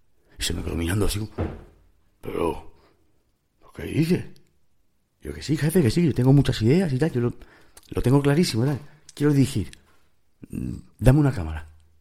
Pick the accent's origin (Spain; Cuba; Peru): Spain; Soy español y tal, pero México, vamos. Si yo no viviera en España, viviría en México.